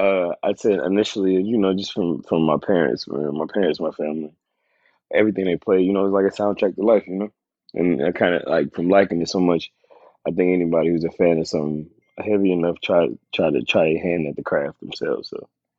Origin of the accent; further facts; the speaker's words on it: Tennessee, United States; I'm from Tennessee, dog.